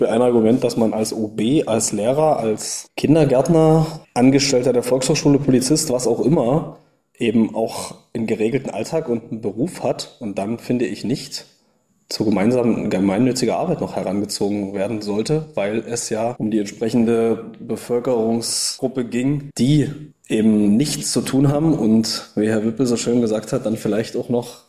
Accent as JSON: {"language": "German", "town": "Görlitz", "region": "Saxony", "country": "Germany", "tie": "born there", "said": "also zumindest in meiner Erinnerung als gebürtiger Görlitzer, auch schon immer so."}